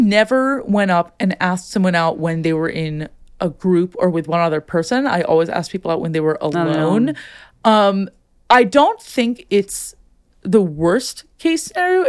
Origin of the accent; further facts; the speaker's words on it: Chicago, Illinois, United States; But I went to Brown and I grew up in Chicago